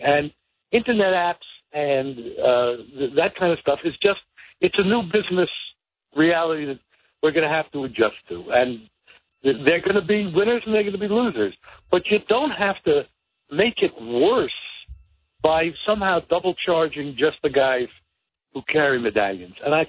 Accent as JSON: {"language": "English", "town": "Flatbush", "region": "New York", "country": "United States", "tie": "born or raised there", "said": "I grew up in Flatbush."}